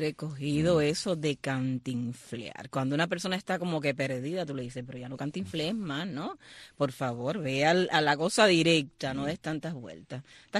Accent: Holguín, Cuba; desde Holguín, mi tierra

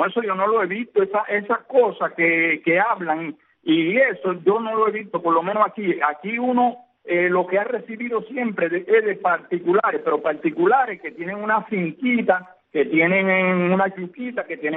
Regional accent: Cuba; porque yo soy un cubano más

